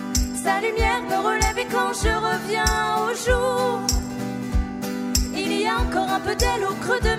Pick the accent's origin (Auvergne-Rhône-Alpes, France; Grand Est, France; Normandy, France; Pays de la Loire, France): Pays de la Loire, France; On est vraiment ravis d'être avec vous ce soir. On a fait de la route parce que nous, on vient de Vendée.